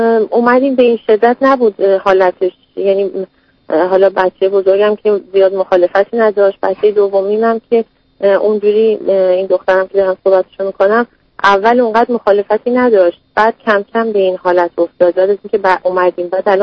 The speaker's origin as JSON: {"language": "Persian", "country": "Iran", "moved": "yes", "lives_now": "United States", "said": "ما حدود یک سال و خورده هستش که از ایران اومدیم"}